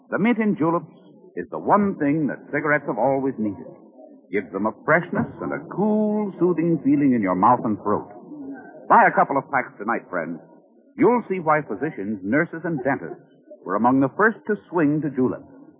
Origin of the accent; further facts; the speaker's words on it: Philadelphia, Pennsylvania, United States; Near Philadelphia, my hometown.